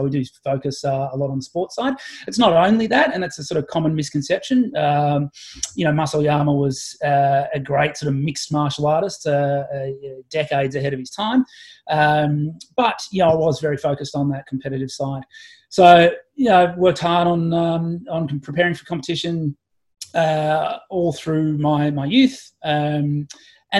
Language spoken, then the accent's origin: English; Ballarat, Victoria, Australia; now in Tokyo, Japan; Sure. Yeah, so I grew up in Australia in a town called Ballarat, which for all your international listeners is about 100 k's outside Melbourne.